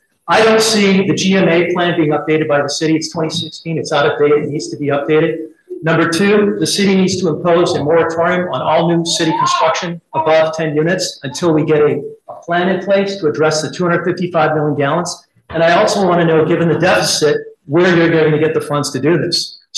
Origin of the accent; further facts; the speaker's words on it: Blaine, United States; I'm from Blaine, a resident here.